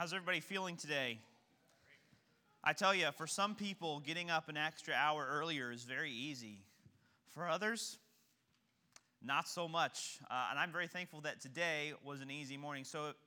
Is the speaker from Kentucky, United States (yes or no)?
yes; Kentucky, United States; Oh, I am from Kentucky, and there is only one sport in Kentucky.